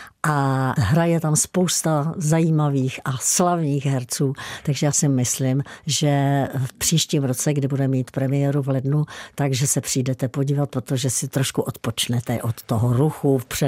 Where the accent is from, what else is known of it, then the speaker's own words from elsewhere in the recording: Slatiňany, Pardubice Region, Czechia; Jo, mám ráda koně, tam jsem vyrůstala v Slatiněnech, že jo, mezi pastvinami.